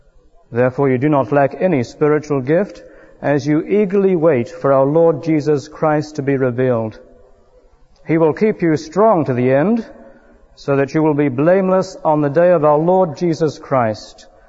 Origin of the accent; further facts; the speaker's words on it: New Zealand; now in United Kingdom; perhaps I should explain that I come from New Zealand.